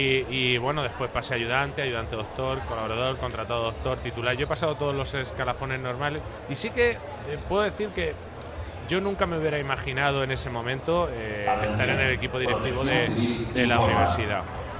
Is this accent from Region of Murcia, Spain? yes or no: yes; Murcia, Region of Murcia, Spain; yo soy de Murcia y tal, pero yo es que quiero estar aquí